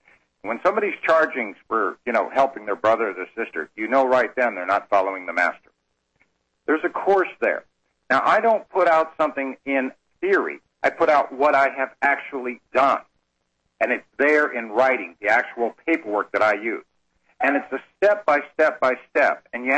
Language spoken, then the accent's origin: English; Arkansas, United States; My credibility is … And I say I'm from Searcy County, Arkansas.